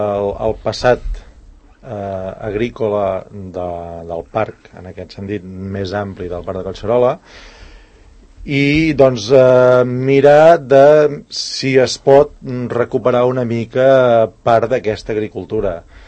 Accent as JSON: {"language": "Catalan", "region": "Catalonia", "country": "Spain", "said": "com a bons catalans"}